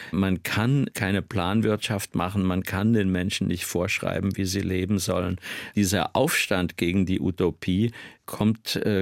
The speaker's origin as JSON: {"language": "German", "town": "Schlangenbad", "region": "Hesse", "country": "Germany", "tie": "born or raised there", "said": "in Schlangenbad im Wald aufgewachsen, gelaufen."}